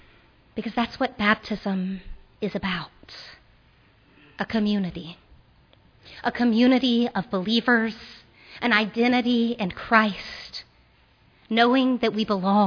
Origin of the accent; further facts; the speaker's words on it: Shreveport, Louisiana, United States; Where I grew up in Shreveport